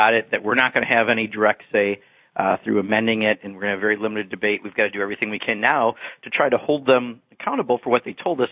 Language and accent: English; Wisconsin, United States; now we have to make states like my home state of Wisconsin